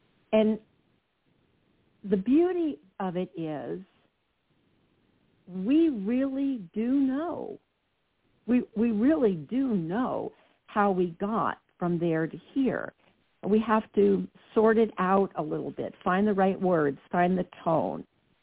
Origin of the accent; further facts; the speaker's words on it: New Jersey, United States; And I'm from Jersey, so I can say this.